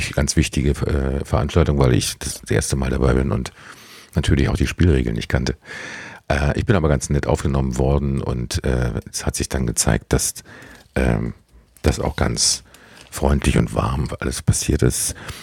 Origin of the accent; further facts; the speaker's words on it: Berlin, Germany; Weißensee gehört inzwischen zum Großbezirk Pankow, Berlin-Pankow. Das ist der Bezirk, in dem ich aufgewachsen bin, in meiner Heimat.